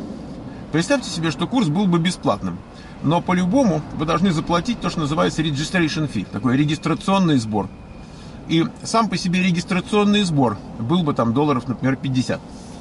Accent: Moscow, Russia; мы оба там из России, я из Москвы

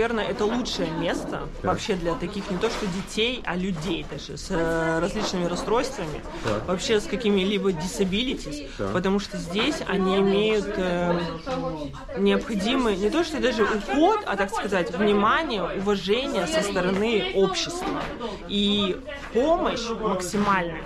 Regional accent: Irkutsk, Irkutsk Oblast, Russia; А я из Иркутска.

